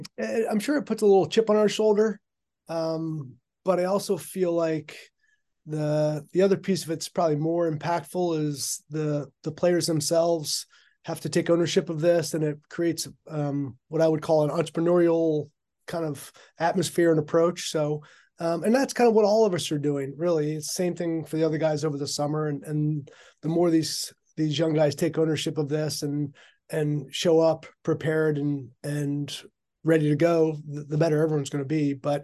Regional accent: New Canaan, Connecticut, United States; Growing up in Connecticut, New Canaan.

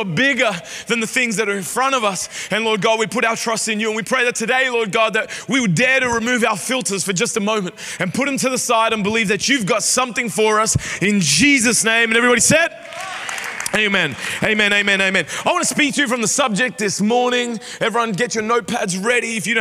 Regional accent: Sydney, New South Wales, Australia; also born or lived in Doncaster; I grew up in Sydney, I only know NRL

